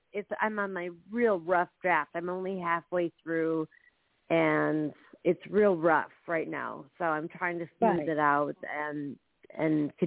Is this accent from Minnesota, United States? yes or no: yes; Minnesota, United States; also born or lived in Nashville, Tennessee; I lived there, but I was born in Minnesota. I lived in Minnesota up until about 2003.